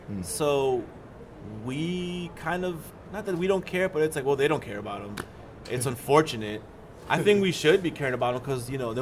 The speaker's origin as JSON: {"language": "English", "town": "Queens", "region": "New York", "country": "United States", "said": "Like, I'm from Queens. I'm from New York."}